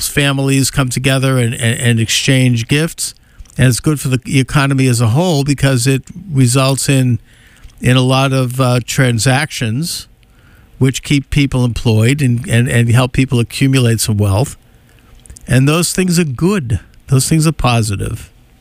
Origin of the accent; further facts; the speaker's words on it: United States; And so I, as an American, honor that and have no problem saying that I do so when I say Merry Christmas.